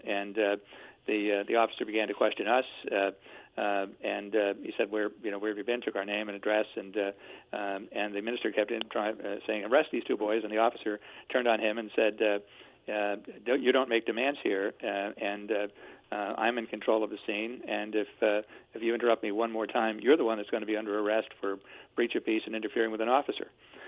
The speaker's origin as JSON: {"language": "English", "town": "New Haven", "region": "Connecticut", "country": "United States", "tie": "born or raised there", "said": "Yes, it happened when I was a teenager, about 17 years old. In New Haven, I was with a friend, and we neither of us had cars, so we walked up several blocks from where we lived"}